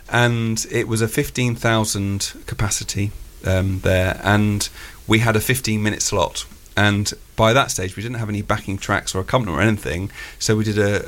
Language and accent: English; Isle of Wight, South East England, United Kingdom; I mean, I just live in the best place in the world. I mean, the Isle of Wight is so incredible.